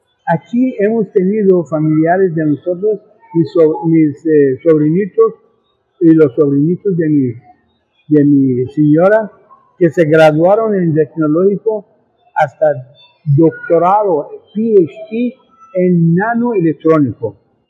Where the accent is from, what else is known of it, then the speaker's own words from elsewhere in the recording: Nicaragua; now in Costa Rica; tradiciones, mis idiomas, mi cultura persa, todo lo he mantenido. Igual, cuando voy a Nicaragua, soy nicaragüense.